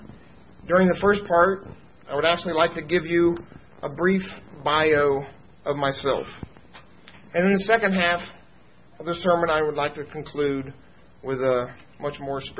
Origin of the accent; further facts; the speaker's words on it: United States; And we had a very nice family, a good average family that was growing up in the United States at the time.